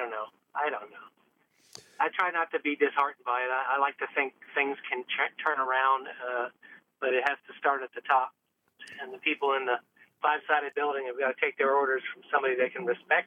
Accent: Fort Rucker, Alabama, United States; Fort Rucker, Alabama, and it was my home. Lived in family quarters on that base for years and years.

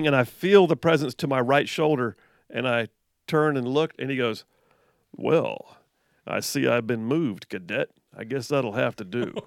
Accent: Alabama, United States; He was from Georgia. I was from Alabama.

